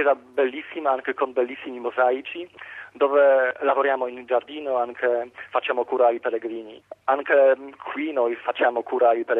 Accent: Poland; Italian is a second language; io sono polacco

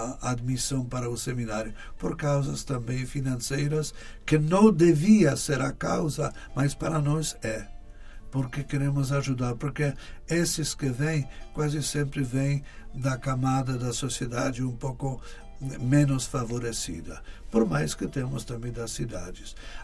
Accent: Poland; Portuguese is a second language; now in Brazil; Agora, que sempre assim a gente cresceu lá na Polônia, a gente sempre é sensível ao que acontece lá.

